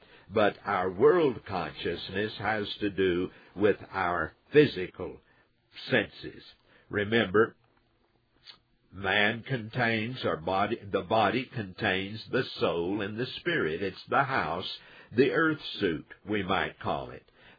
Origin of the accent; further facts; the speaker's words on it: Texas, United States; I remember when I was a kid, I grew up out in West Texas, one of the states here in the United States.